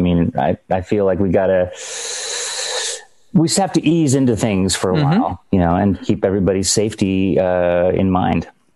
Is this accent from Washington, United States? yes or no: yes; Bellingham, Washington, United States; and we're from Bellingham, and it happens, we announced a show, so we were available. 'Cause you know, we live in three different countries on two different continents at this point.